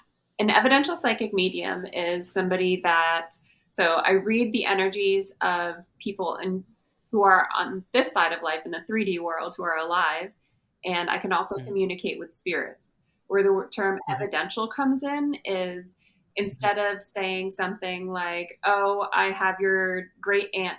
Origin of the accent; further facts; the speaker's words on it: New York, United States; now in Austin, United States; Oh, I live in Austin, Texas currently, but I grew up in New York.